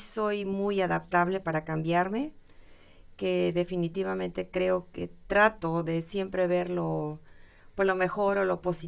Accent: Mexico; yo soy de México, mi esposo, como dije, es de Inglaterra

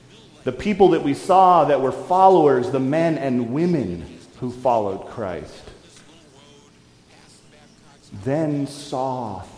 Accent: Pacific Northwest, United States; I grew up Presbyterian. I grew up in churches in the Pacific Northwest.

